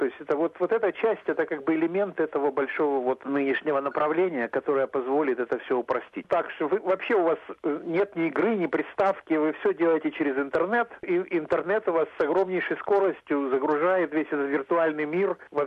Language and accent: Russian; Kharkiv, Kharkiv Oblast, Ukraine; moved away; на самом деле я сам не из России, я из Харькова, из Украины.